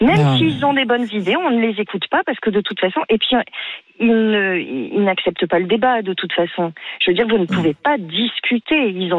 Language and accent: French; France; en tant que Français moyen